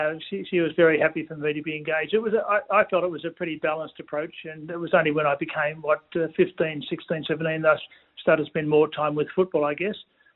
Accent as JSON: {"language": "English", "town": "Melbourne", "region": "Victoria", "country": "Australia", "tie": "born or raised there", "also_born_or_lived": "Warragul", "said": "I grew up in Melbourne, in Hampton, although we did have a time when we went to Warrigal for a couple of years"}